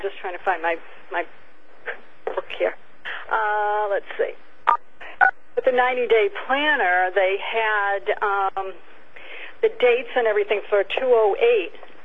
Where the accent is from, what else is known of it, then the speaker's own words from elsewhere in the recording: Massachusetts, United States; You know, I'm from Massachusetts